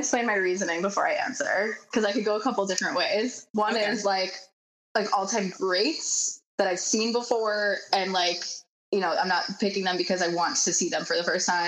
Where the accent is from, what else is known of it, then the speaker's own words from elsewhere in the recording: New York, United States; now in Los Angeles, United States; Growing up in New York, in the hardcore scene, in, you know, seeing people put together house shows and all that, it's not something I can speak to in LA.